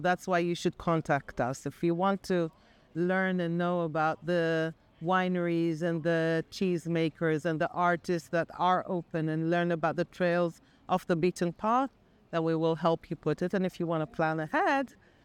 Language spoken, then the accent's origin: English; Jerusalem, Jerusalem District, Israel; born there; English is a second language; also born or lived in Tel Aviv; I was born in Jerusalem, fifth generation. I lived in Tel Aviv and I moved to the Galilee. I live in an off-the-grid village called Kleel.